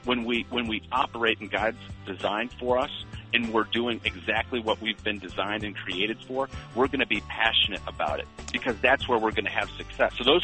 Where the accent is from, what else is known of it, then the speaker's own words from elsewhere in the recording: Flint, Michigan, United States; my hometown of Flint, Michigan, where General Motors was closing down factories and those jobs were being sent overseas.